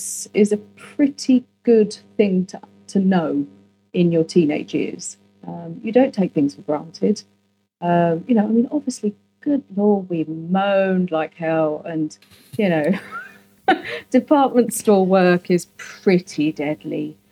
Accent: London, United Kingdom; I grew up in London

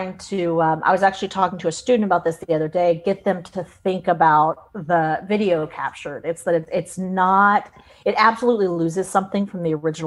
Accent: Deep South, United States; growing up in the Deep South, while I was not surrounded by professional performing arts companies, we just have a phenomenal tradition of storytelling.

